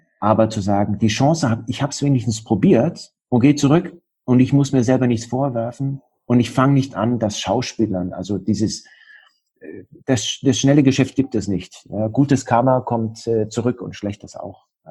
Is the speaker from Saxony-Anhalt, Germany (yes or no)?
no; Bavaria, Germany; born there; Ich bin im Allgäu geboren und im Allgäu heißt es, der Allgäu wird mit 40 erwachsen. Also ich bin jetzt 50